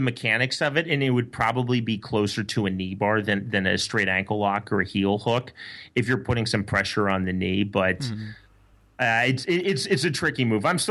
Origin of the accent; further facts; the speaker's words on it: Midwest, United States; I mean, I am a Midwesterner after all, so I understood folk style, freestyle, Greco.